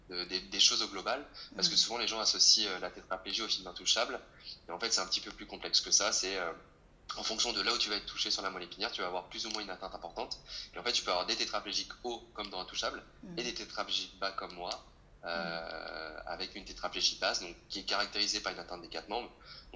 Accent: Tours, Centre-Val de Loire, France; moved away as an adult; Et moi, à la base, je suis originaire de Tours. Et je suis parti vivre donc, sur la Côte d'Azur au moment de mes études.

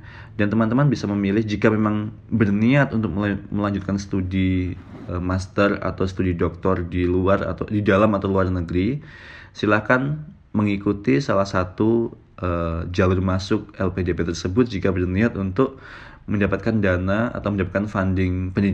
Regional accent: Ukui, Riau, Indonesia; moved away as an adult; now in Bogor, Indonesia; Saya berasal dari Riau, tepatnya di Ukui, Pelalawan Riau, sebuah daerah kecil di sana. Sejak kecil sampai SMA, saya habiskan di Provinsi Riau. Kemudian saya pindah ke Bogor ketika masuk IPB lewat jalur beasiswa santri berprestasi.

